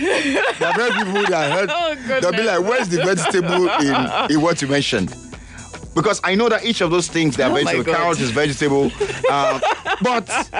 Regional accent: Nigeria; When you hear vegetable as an African man, as a Nigerian out there, what comes to your mind?

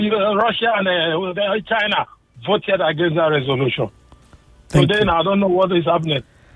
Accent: Abeokuta, Ogun, Nigeria; I'm from Abeokuta. I'm connecting from Abeokuta.

